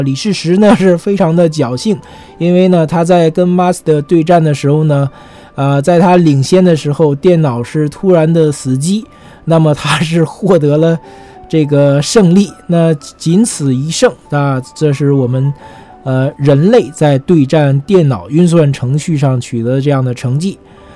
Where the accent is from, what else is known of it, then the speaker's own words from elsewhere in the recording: China; 那么这是我们中国人在古老文化中对围棋的认识。